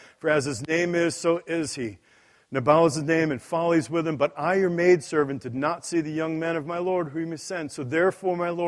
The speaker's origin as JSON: {"language": "English", "town": "Queens", "region": "New York", "country": "United States", "tie": "born or raised there", "said": "I'm in the hood now. I grew up in Queens in the hood."}